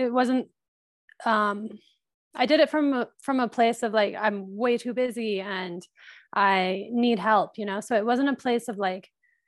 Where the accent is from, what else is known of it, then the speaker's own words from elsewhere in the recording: Fort Collins, Colorado, United States; now in Crested Butte, United States; I currently live in Crested Butte, Colorado. I'm from Fort Collins, Colorado, which is about, I don't know, 5 hours away from here